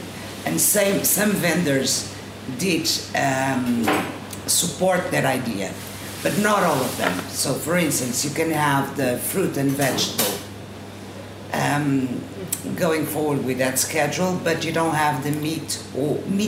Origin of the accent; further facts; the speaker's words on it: Lisbon, Portugal; I'm from Lisbon and my husband is from the south.